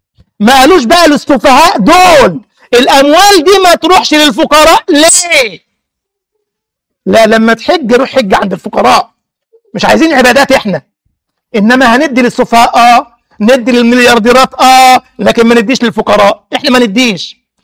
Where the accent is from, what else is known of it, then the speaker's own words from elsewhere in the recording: Egypt; مما أثلج صدري إن أبو حملات اللي عندنا في مصر ده الفاسق هذا المجرم